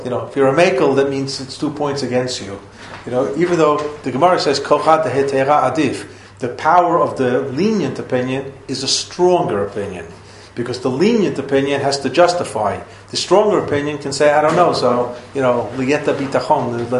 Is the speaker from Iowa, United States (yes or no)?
no; New York City, New York, United States; So when I grew up in Washington Heights and then in Borough Park, I never heard of being careful about Yoshan and Chodosh.